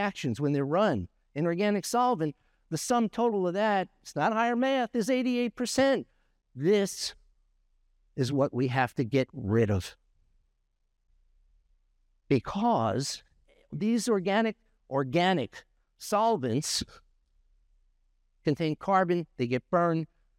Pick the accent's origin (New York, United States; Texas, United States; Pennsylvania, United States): New York, United States; I'm from New York. I know how to talk. I don't have an accent. You have the accent, okay?